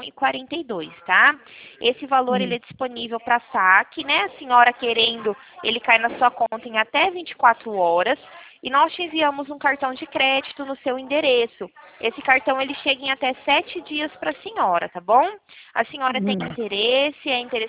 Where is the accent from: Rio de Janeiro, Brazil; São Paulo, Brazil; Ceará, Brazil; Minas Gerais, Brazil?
São Paulo, Brazil; Eu sou de São Paulo, do interior de São